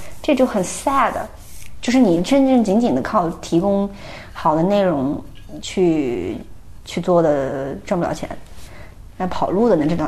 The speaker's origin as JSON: {"language": "Chinese", "region": "Sichuan", "country": "China", "said": "其实我18岁以前还是一个很中规中矩的好学生那种状态。因为我是从四川考过来的嘛"}